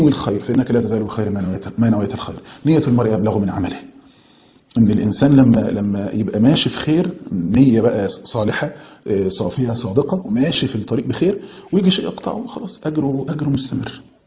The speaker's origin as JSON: {"language": "Arabic", "country": "Egypt", "said": "زي ما بيقولوا عندنا في مصر"}